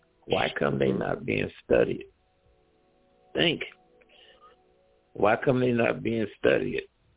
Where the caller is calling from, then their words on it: Midwest, United States; I'm calling from the Midwest.